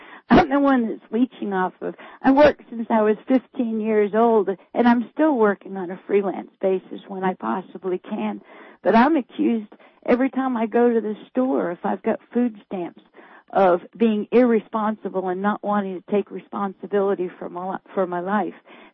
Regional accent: Tallahassee, Florida, United States; also born or lived in Alabama; Well, I was brought up in Tallahassee and spent 11 years in Alabama.

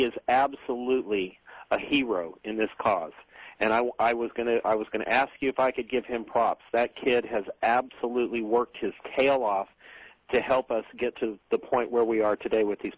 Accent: Texas, United States; Well, she's from Ohio, but she's from my home state of Texas, too.

